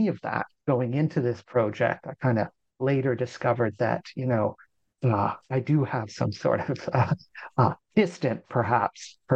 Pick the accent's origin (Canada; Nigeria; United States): Canada; I'm Canadian, right? You know, I did my undergraduate and my master's degrees in Canada.